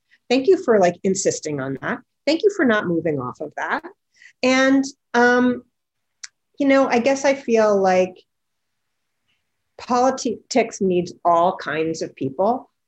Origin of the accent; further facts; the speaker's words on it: United States; But for me, as an American, as a voter, it's really great to have somebody who's representing that side